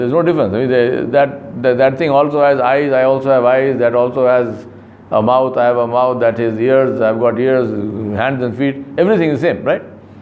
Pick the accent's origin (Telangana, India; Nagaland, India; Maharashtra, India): Telangana, India; Sanatnagar; When I was a child and growing up in Sanatnagar, I had a goat which used to eat mutton.